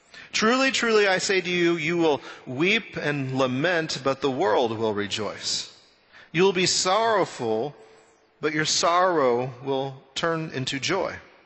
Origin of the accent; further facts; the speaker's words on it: Amarillo, Texas, United States; now in Austin, United States; I think about growing up in Amarillo, Texas in the Panhandle.